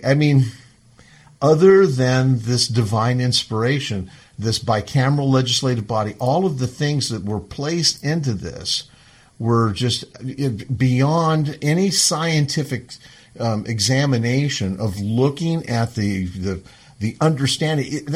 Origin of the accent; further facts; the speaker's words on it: Washington, United States; Because as a Washingtonian, because I live here, I grew up in Washington